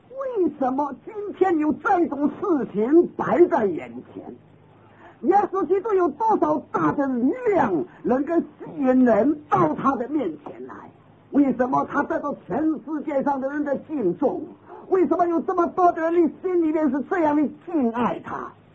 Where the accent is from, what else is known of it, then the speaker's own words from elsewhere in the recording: China; 有一个日本人，还有我一个中国人